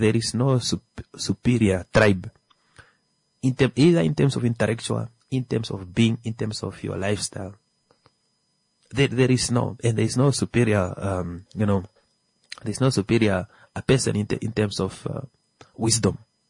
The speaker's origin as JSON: {"language": "English", "country": "Namibia", "said": "Are we brave enough to say we are Namibians?"}